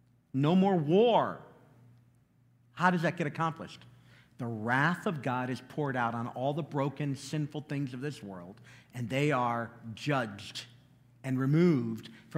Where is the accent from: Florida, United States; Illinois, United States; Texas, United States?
Illinois, United States; Chicago; No, I'm from Chicago. I'm scrappy.